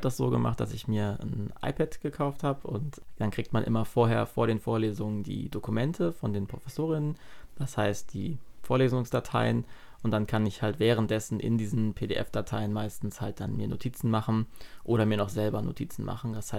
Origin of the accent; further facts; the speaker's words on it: Cologne, North Rhine-Westphalia, Germany; Also ich komme ja nicht hier aus der Umgebung, also doch aus der Umgebung, aber ich komme aus Köln.